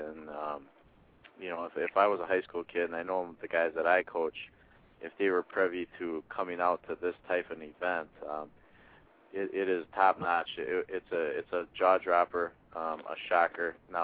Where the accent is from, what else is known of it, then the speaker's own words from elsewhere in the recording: Wisconsin, United States; And I'm from Wisconsin.